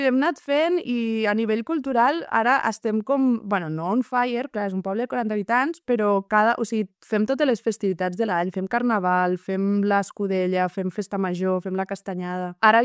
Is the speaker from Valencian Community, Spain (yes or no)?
no; Castellbó, Catalonia, Spain; sóc de Castellbó, he nascut aquí, visc aquí